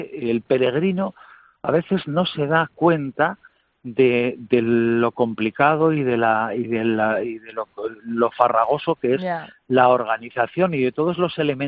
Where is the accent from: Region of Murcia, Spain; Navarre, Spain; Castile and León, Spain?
Navarre, Spain; mi pueblo está muy lejos de Javier